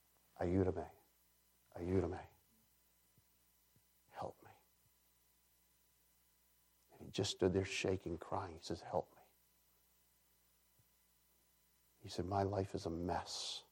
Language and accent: English; New England, United States; We're from New England. It's not like down here.